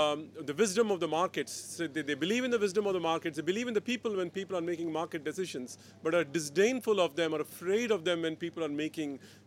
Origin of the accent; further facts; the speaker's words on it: India; And I come from India, where we practice untrammeled democracy.